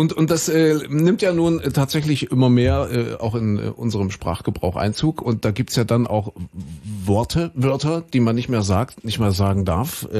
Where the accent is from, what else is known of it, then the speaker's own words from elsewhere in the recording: Köthen, Saxony-Anhalt, Germany; Also Kuhköthen, dort bin ich ja aufgewachsen in Sachsen-Anhalt.